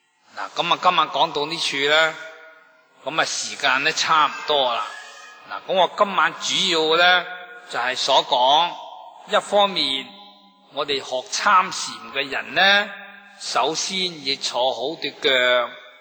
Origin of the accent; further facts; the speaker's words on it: China; 其实呢在我哋中国佛法虽然呢好广大，禅与共净呢两大学术呢好适合我哋中国人